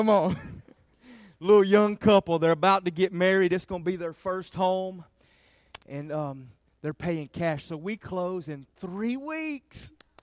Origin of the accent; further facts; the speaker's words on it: Siler City, North Carolina, United States; I'm from Siler City.